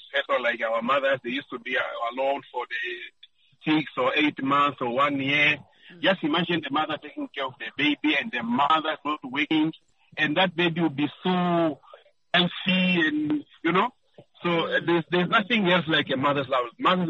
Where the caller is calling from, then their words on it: Windhoek, Khomas, Namibia; From Window.